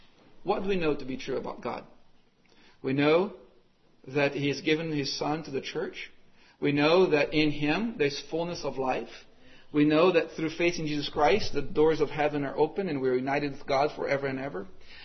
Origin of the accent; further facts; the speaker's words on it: Brazil; but growing up in Brazil, we would fish with a dragnet.